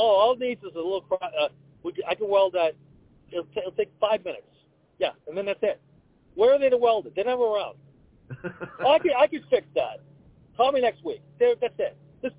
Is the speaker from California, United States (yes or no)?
no; North Andover, Massachusetts, United States; I grew up in North Andover.